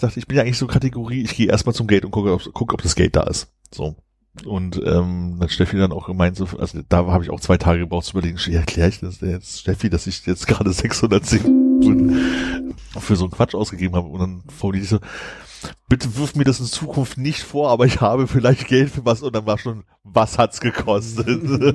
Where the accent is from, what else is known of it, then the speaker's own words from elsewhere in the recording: Berlin, Germany; Also als Berliner erstaunlicherweise überfreundlich bedient.